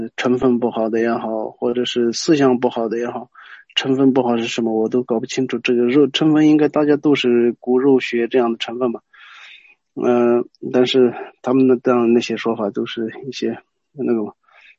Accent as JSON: {"language": "Chinese", "region": "Qinghai", "country": "China", "said": "过去的时候好像也发生在我们青海那边嘛"}